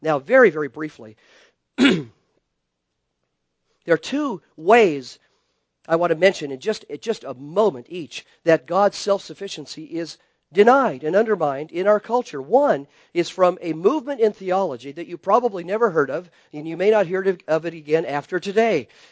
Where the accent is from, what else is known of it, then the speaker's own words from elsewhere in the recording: Spokane, Washington, United States; I can remember as a fifth grade boy in the Baptist church I grew up in Spokane, Washington, sitting there in that basement room